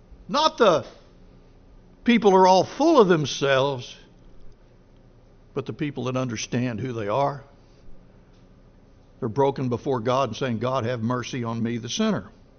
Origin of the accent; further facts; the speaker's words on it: United States; After all, I'm an American, you know.